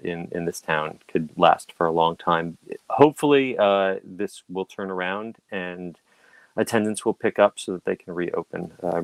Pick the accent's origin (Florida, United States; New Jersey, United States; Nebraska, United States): New Jersey, United States; You know, I grew up near Great Adventure, Six Flags, and we had a drive-through safari there.